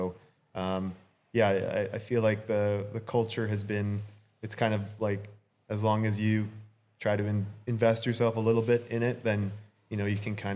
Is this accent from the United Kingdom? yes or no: no; Canada; hey, I'm from Canada. I don't really know. Could you help me?